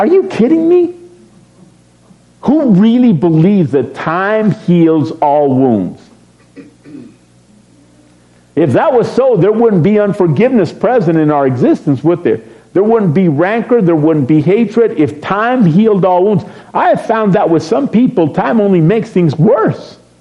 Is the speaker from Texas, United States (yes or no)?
yes; Texas, United States; I'm a Texan and I won't say what came to my mind.